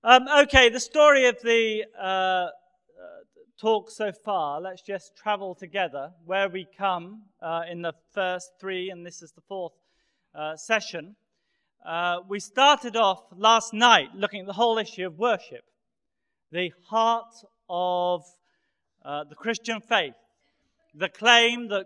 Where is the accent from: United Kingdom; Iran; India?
United Kingdom; England; now in United States; Just as an Englishman, incidentally, we don't do this in England. I just moved to America. I moved to Hartford Seminary